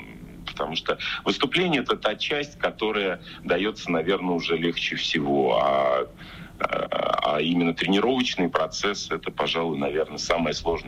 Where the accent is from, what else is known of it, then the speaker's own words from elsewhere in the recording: Saratov, Saratov Oblast, Russia; Это моя малая родина, и я очень скучаю. Я надеюсь, что вот ближайшую неделю я уже окажусь в Саратове, обниму своих родителей.